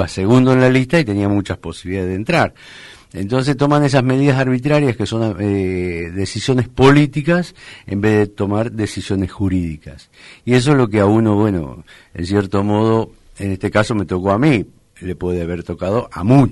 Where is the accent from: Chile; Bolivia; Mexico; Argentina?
Argentina; Coronel Suárez, Buenos Aires Province; Yo soy de Coronel Suárez y también trabajo mucho para la zona